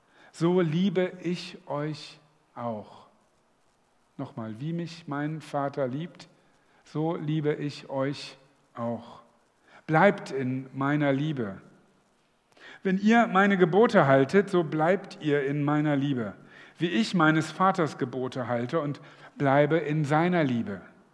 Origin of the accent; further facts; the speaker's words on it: Northern Germany, Germany; Ich bin Norddeutscher, da bin ich nicht so mit Weinreben aufgewachsen.